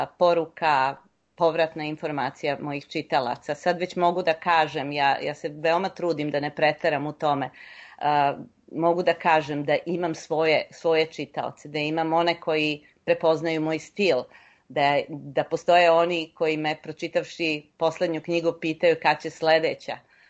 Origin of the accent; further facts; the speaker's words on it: Loznica, Šumadija and Western Serbia, Serbia; now in Toronto, Canada; i u mom rodnom gradu Loznici. A kasnije kad sam došla u Toronto